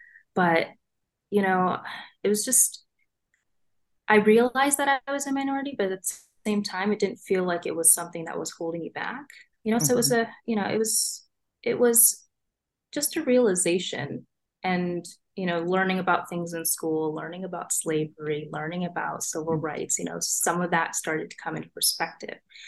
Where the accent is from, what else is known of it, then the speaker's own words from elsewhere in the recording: Rochester, Minnesota, United States; I think we got really lucky growing up in Rochester, Minnesota, because there was a great public school system, just a lot of support. And it was a pretty diverse community at the same time.